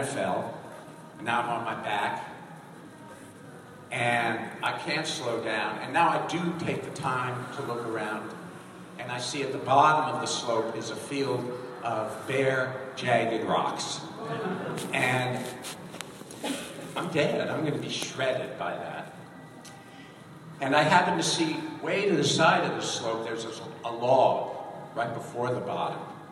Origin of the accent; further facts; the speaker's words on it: San Francisco, California, United States; I grew up in San Francisco, and when I was 16, my parents took a trip to New York where I'd never been.